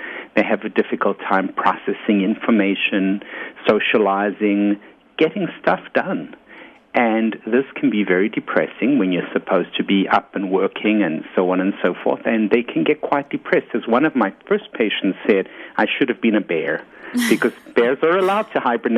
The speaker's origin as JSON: {"language": "English", "country": "South Africa", "moved": "as an adult", "lives_now": "New York City, United States", "said": "I came from South Africa, where the weather was lovely, and I came to New York City in the summertime"}